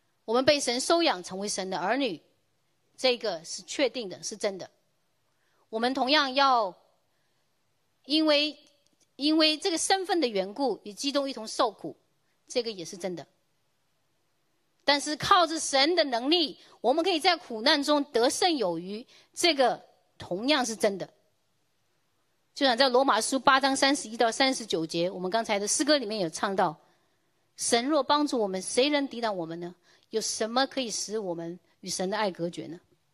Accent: China; 我来自中国。

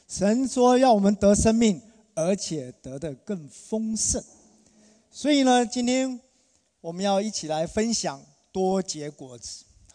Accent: China; 所以我们都希望我们中国人很棒，就是一年都可以过两次年

